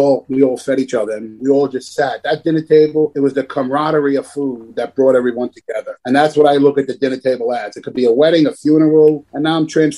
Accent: Bronx, New York, United States; about my life growing up in the Bronx, 14-year-old kids with their moms.

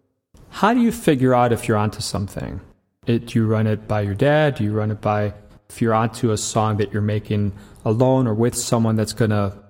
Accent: Chicago, Illinois, United States; I'm from Chicago, but Boston's still a big city

